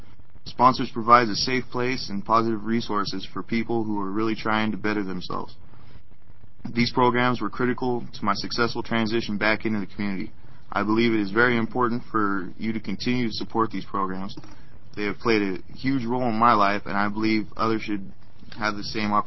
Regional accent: Oregon, United States; I informed my counselor that I was from Lane County and I needed housing.

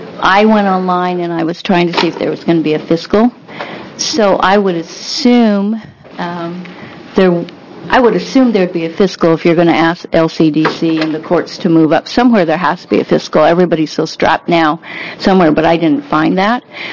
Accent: Oregon, United States; I'm from Jefferson County. I belong to Jefferson County Farm Bureau

